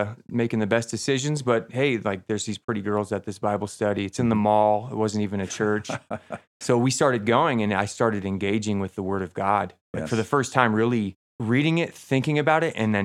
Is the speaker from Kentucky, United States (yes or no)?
no; Tucson, Arizona, United States; now in Colorado, United States; Tucson, Arizona, 37 years.